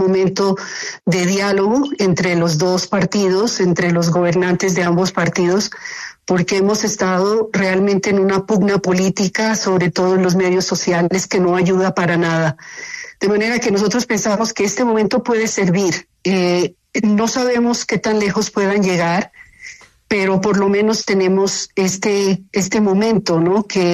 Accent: Pasto, Nariño, Colombia; moved away as an adult; yo soy pastusa. Yo nací en Pasto y crecí en Pasto. Sí, salí de Pasto a los 23 años.

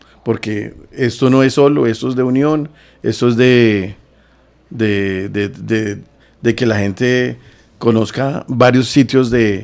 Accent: Tolima, Colombia; Y nosotros que somos del Tolima tenemos que creer que el Tolima es lo mejor, por encima de todo.

